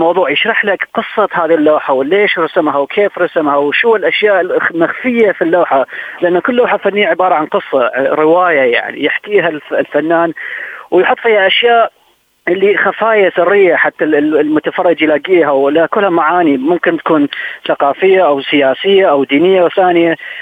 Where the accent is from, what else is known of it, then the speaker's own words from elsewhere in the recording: Baghdad, Baghdad Governorate, Iraq; أنا يعني تربيت في العراق وبغداد، وزي ما كل عارفين يعني العراق بلد يعني شاف الحروب والمآسي